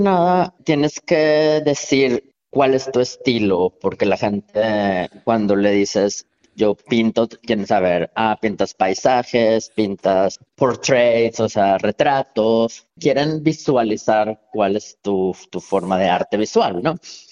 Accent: Mexico; ¿de dónde eres? Y ya yo le digo, de México

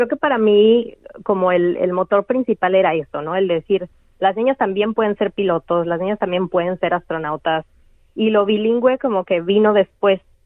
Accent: Mexico; Creciendo en México, yo creo que sí se ven mucho las diferencias entre lo que los niños pueden hacer y lo que las niñas pueden hacer o no pueden hacer.

